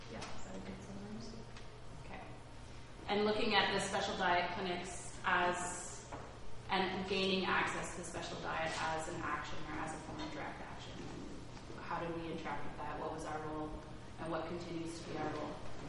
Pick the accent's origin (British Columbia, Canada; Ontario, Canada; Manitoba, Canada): Ontario, Canada; I grew up on welfare in Ontario, was a teenager during the Harris regime